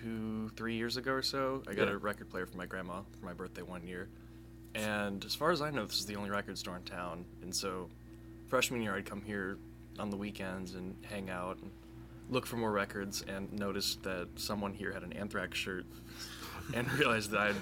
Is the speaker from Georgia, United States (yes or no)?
yes; Sandy Springs, Georgia, United States; now in Tuscaloosa, United States; I'm actually from Sandy Springs, Georgia. I go to school at the university here.